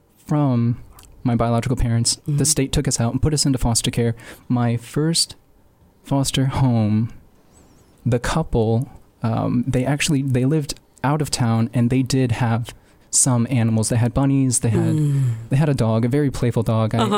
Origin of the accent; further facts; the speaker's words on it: Alaska, United States; born there; I was born in Alaska, and up until I was 10, all of my younger years, my biological parents were drug and alcohol addicts